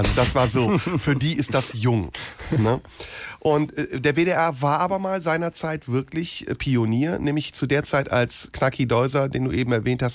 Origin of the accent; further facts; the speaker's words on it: Turkey; wenn ich als Türke zweimal zu viel